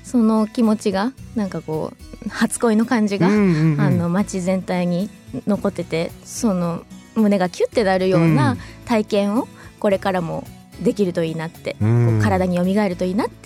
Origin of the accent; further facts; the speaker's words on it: Fukuoka, Japan; その自分の地元なのに誰ちゃんがいるみたいな感じがすごくなんか不思議だったり嬉しかったりすることも結構ありましたね